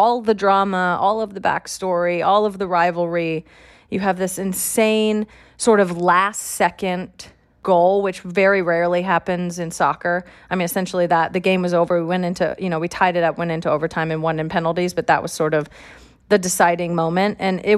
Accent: California, United States; I'm from California.

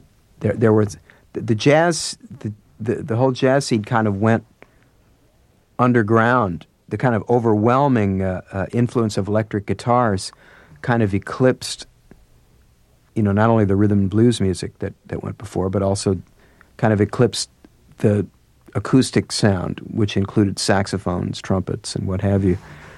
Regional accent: St. Louis, Missouri, United States; And there was some blues … because I grew up in St. Louis, and so a lot of that music was being played on the radio.

